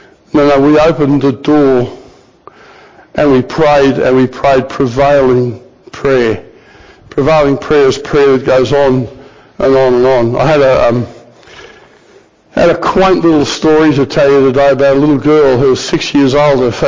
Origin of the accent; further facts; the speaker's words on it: Australia; I said, is that because I'm an Australian?